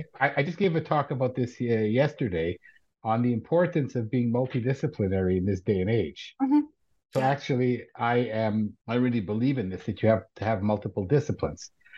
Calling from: Israel; Yes, and I am broadcasting from Israel.

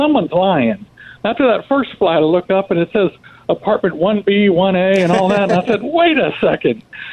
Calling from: New York, United States; I'm calling you from New York, but I really live in Florida.

